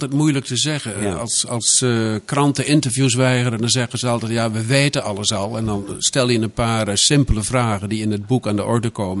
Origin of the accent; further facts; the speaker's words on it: Netherlands; Waarop wij als Nederlander trots kunnen zijn.